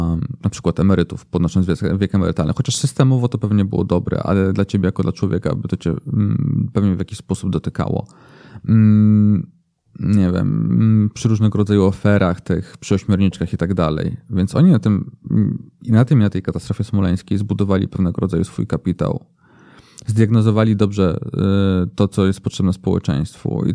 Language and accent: Polish; Warsaw, Masovian Voivodeship, Poland; ale urodziłem się w Warszawie i tutaj zawsze mieszkałem, więc tak jest.